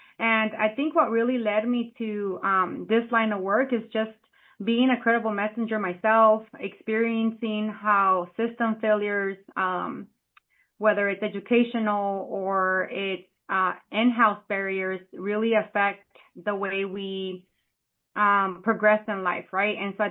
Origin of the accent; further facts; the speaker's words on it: United States; here in the Valley, so I'm a Valley girl, and I am also a first-generation American.